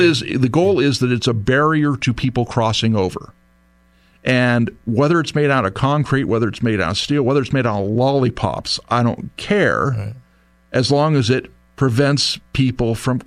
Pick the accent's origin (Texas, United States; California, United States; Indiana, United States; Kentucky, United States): California, United States; San Diego; I grew up in San Diego. I remember in high school, you know, we'd have periodically, we'd have illegal immigrants going through our backyard.